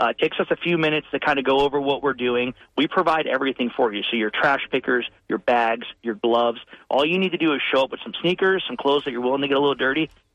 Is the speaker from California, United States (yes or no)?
no; New Jersey, United States; You know, I came from New Jersey, which is, you know, the Garden State, and most of it is quite beautiful.